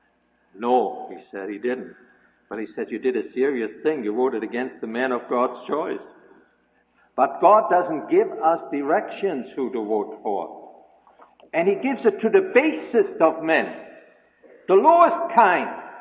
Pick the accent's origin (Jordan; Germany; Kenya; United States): Germany; moved away; When I came to this country from Germany, I had no right to vote.